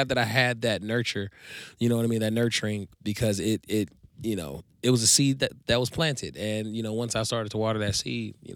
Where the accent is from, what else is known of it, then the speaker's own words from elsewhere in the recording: Inglewood, California, United States; Sure. Well … I'm from Inglewood, California.